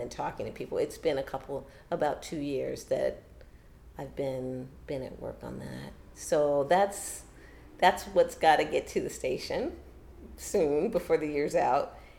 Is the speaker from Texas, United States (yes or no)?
no; Chicago, Illinois, United States; But it came out of growing up in Chicago, living so close and yet so far away, you know, from Robert Taylor and Stateway Gardens in particular